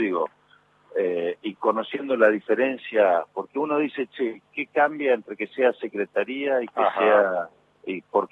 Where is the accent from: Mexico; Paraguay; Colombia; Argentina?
Argentina; Formosa; yo soy de Formosa.